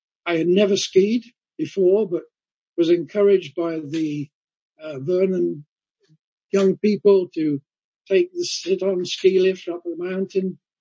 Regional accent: Coventry, West Midlands, United Kingdom; moved away as an adult; now in Victoria, Canada; Vic and Marie, who had previously emigrated to Canada, returned with their children to Coventry, my hometown, in order to visit family and friends.

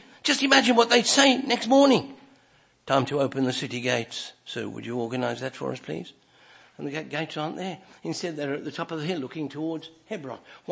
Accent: England, United Kingdom; accent: English; If you can't hear what I'm saying, or you can't understand my strange English accent, please tell me, and I'll say it again in a different accent if I can.

